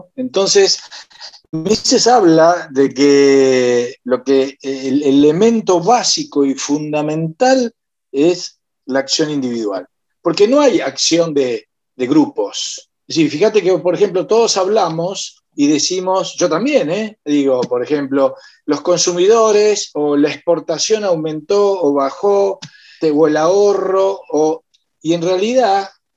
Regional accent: Argentina; yo no soy propietario de ninguna plantación de manzana y no exporto nada, pero sí soy parte de la Argentina.

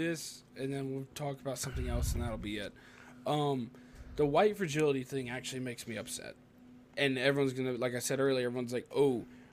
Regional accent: Tennessee, United States; also born or lived in Ohio; I lived in Ohio for a stint, so it's, yeah. like, when I moved back to Tennessee, a lot of people were making fun of me from being from

